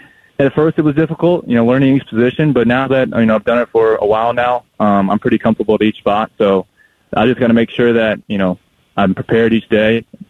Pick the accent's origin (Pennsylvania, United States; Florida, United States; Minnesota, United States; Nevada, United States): Nevada, United States; Las Vegas; I'm born and raised in Las Vegas.